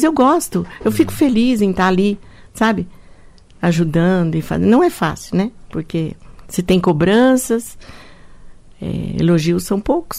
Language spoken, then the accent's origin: Portuguese; Ubiratã, Paraná, Brazil; now in Cascavel, Brazil; Eu vim de Ubiratã.